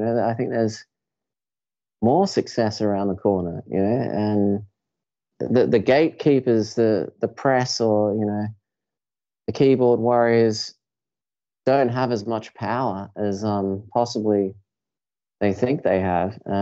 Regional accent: Australia; as you said, being Australian, it's maybe that kind of is culturally, they think that you're not humble or they think you're not down to earth

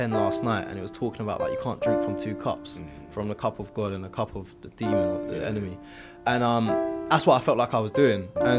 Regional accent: London, United Kingdom; born there; So I was born in South London, Jamaican dad, British mum. It's like 99% of South London, I feel like.

